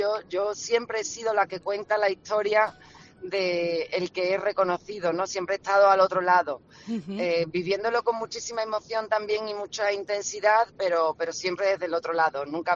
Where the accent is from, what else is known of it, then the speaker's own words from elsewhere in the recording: Andalusia, Spain; moved away as an adult; Yo me siento andaluza por los cuatro costados. Yo dejé Andalucía para hacer mi carrera en televisión, pero siempre llevé Andalucía dentro de mí